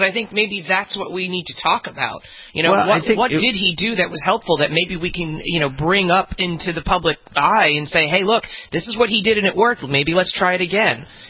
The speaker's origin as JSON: {"language": "English", "region": "New York", "country": "United States", "said": "I hate to admit this as a New Yorker"}